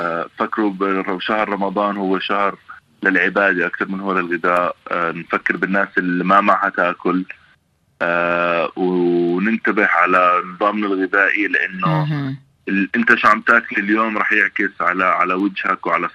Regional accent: Jordan; انا اردني، طول عمري عايش بالاردن.

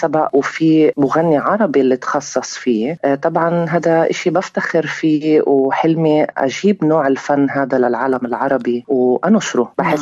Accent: Palestine; فعم بيصير في حركة في الأوبرا عنا في فلسطين

